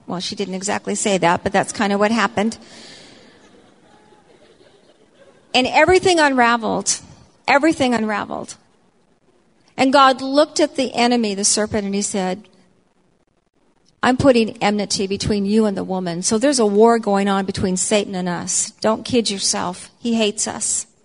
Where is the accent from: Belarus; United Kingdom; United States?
United States; I'm an American, and Thanksgiving starts my whole holiday season off.